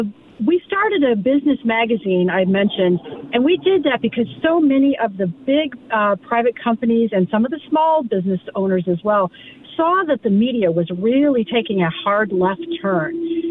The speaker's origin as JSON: {"language": "English", "town": "Williamsburg", "region": "Virginia", "country": "United States", "tie": "born or raised there", "also_born_or_lived": "Wisconsin", "said": "And I was born in Wisconsin, raised in Williamsburg, Virginia, the colonial capital, pre-revolutionary capital."}